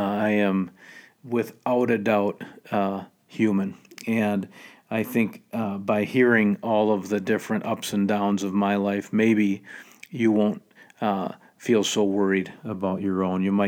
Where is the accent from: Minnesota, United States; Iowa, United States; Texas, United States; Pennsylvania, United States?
Minnesota, United States; And I think as a Minnesotan, we kind of get set in our ways.